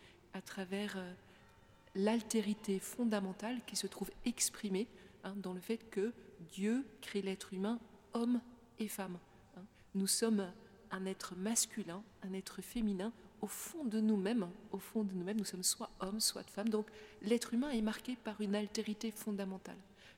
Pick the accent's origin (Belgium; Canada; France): Belgium; Brussels; born there; Moi, je suis né à Bruxelles. Je pense que ça m'a marqué, c'est évident.